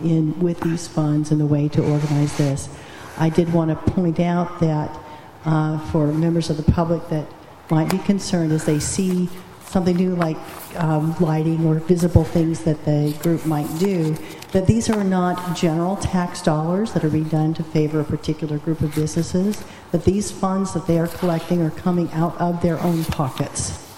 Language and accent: English; Atascadero, California, United States; from Atascadero, and I'm a real member of the public.